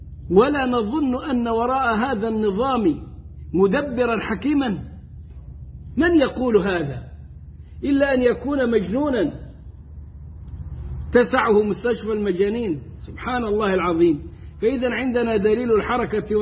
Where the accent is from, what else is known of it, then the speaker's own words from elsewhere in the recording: Egypt; نحن عندنا مثلا كمصريين